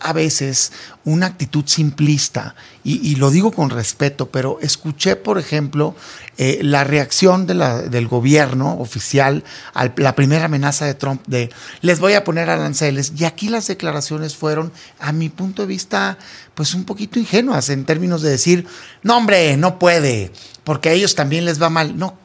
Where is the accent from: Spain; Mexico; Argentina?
Mexico; Nosotros como mexicanos también debería ser nuestra máxima prioridad el acabar con el crimen organizado en este país